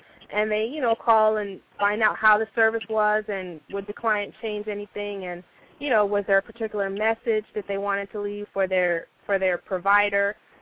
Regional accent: Washington, District of Columbia, United States; now in Tampa, United States; All right. I am in Tampa now, but I'm from Washington, D.C.

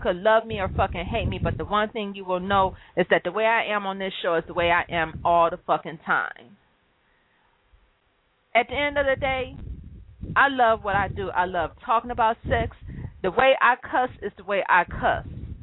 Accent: Detroit, Michigan, United States; first of all, I'm from Detroit.

